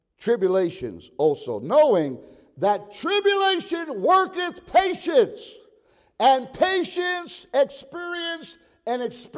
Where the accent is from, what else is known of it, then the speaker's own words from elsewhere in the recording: Israel; I grew up in Israel. Not all my young life, but part of it. I was there during the Yom Kippur War, the Day of Atonement, in 1973.